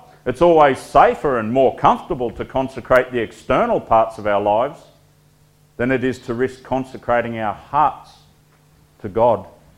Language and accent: English; Queensland, Australia; It's about as much as this Queenslander can bear.